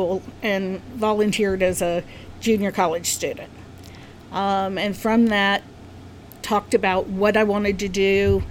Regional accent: Florida, United States; Originally from South Florida.

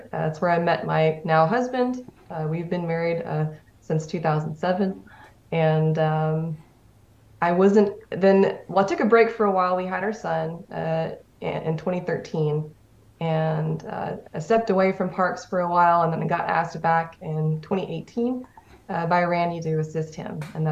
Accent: Cookeville, Tennessee, United States; Tennessee. Yeah, I'm born and raised in Tennessee.

